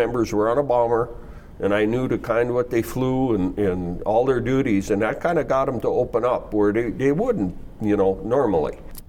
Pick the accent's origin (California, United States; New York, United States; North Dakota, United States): North Dakota, United States; 30 miles south of Mandan on our place, homesteaded by my grandparents in 1908.